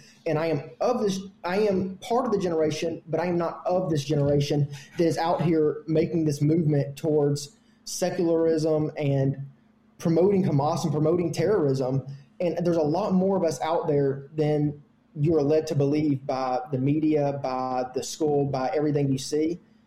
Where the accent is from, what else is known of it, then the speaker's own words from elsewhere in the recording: Montgomery, Alabama, United States; So I grew up in Montgomery, Alabama, And I was actually homeschooled throughout all of my high school